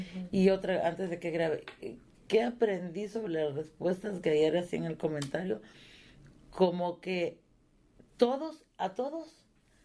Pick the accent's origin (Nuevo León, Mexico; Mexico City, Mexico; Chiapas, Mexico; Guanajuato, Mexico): Chiapas, Mexico; Tapachula; soy de Tapachula, Chiapas